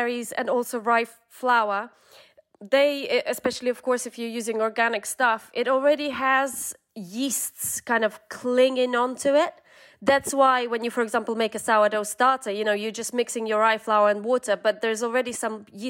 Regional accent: southern Ukraine, Ukraine; So I'm from the south of Ukraine, and it's, you know, it's that huge kind of swath of steppe.

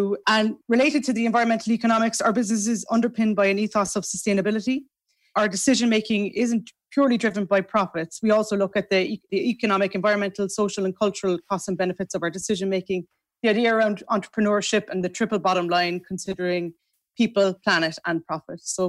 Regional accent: Macroom, Munster, Ireland; I grew up in Macroom.

